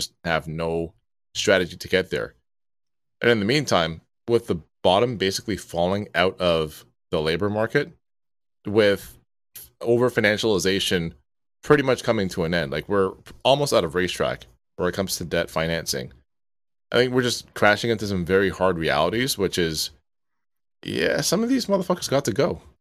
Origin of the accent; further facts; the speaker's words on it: Canada; I'm from Canada